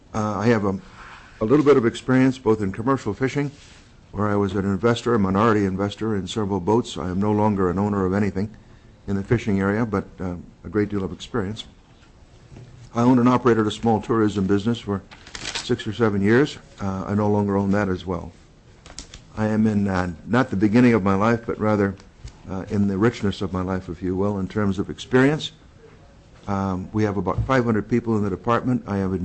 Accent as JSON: {"language": "English", "town": "New York City", "region": "New York", "country": "United States", "tie": "born or raised there", "moved": "as an adult", "lives_now": "Alaska, United States", "said": "I am from New York City, originally. I was raised there and came to Alaska in 1968 with the U.S. Army, like a lot of other people brought by the service or by the oil companies and so on."}